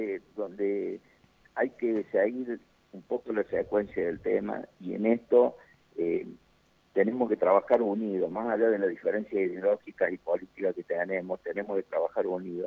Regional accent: Villa de Soto, Córdoba, Argentina; yo soy de Villa de Soto, departamento Cruz del Este.

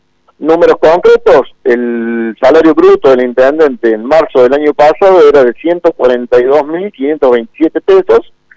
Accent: Jesús María, Córdoba, Argentina; nacido y criado en Jesús María, por lo tanto ciudadano

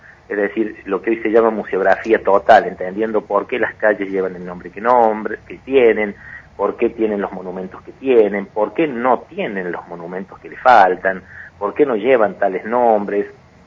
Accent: Argentina; tiene que ver con nuestra perspectiva como argentinos, ¿no?

